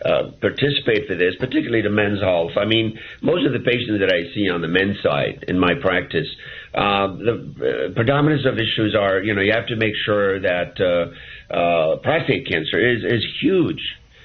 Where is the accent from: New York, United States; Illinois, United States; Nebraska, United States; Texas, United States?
Illinois, United States; Chicago; came back to Chicago, my hometown, where my family and church and all the relatives mostly were here